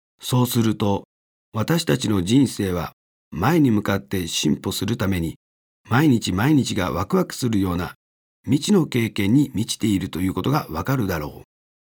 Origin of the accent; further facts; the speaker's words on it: Yamaguchi, Japan; 研修生を卒業して地元の山口県に帰り、